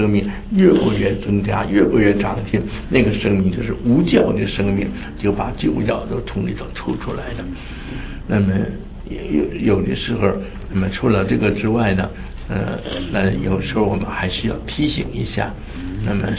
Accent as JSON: {"language": "Chinese", "region": "northern China", "country": "China", "said": "因为我是北方人，那么喜欢吃韭菜"}